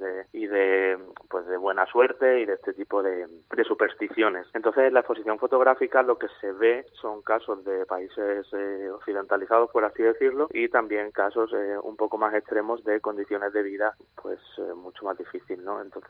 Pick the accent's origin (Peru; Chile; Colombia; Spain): Spain; un occidental como yo, que soy español